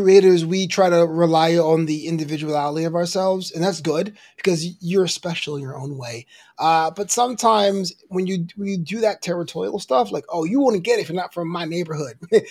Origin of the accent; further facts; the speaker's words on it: Brooklyn, New York, United States; Like, I grew up in Brooklyn and didn't understand what a Western was.